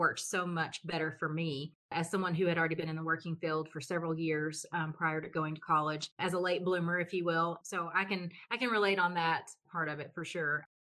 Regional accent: Arkansas, United States; accent: twang; I'm from Arkansas originally, so I think people could understand me there because they're in the South too, and they might understand my twang a little bit better.

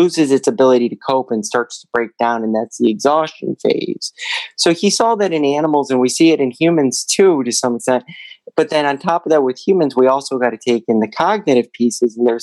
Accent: Toledo, Ohio, United States; I grew up in Toledo, Ohio, and kind of gradually made my way south

